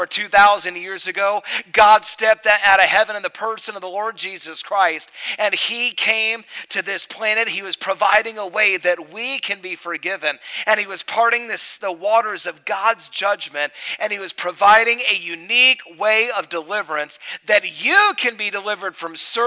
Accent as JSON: {"language": "English", "region": "North Carolina", "country": "United States", "said": "I was preaching in a church here in town, and I'm from North Carolina."}